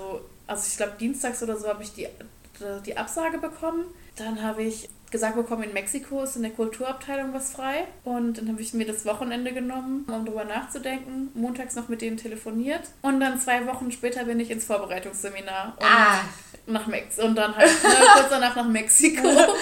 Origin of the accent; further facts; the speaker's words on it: Kreuztal, North Rhine-Westphalia, Germany; Also ich bin ja in Kreuztal aufgewachsen und zur Schule gegangen und habe mich dann direkt nach dem Abi fortgemacht.